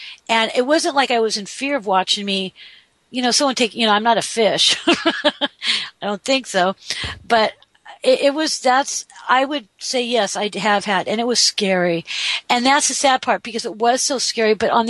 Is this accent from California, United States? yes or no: yes; California, United States; Well, you know, we're from California, three of us here on the show